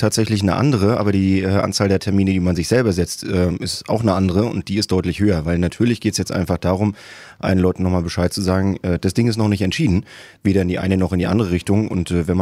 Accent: Rostock, Mecklenburg-Vorpommern, Germany; Ich bin Rostocker durch und durch. Ich bin hier geboren, groß geworden. Ich kenne diese Stadt aus dem FF.

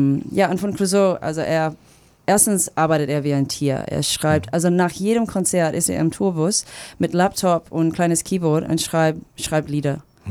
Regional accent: Australia; German is a second language; Ich komme aus Australien und in Australien ist

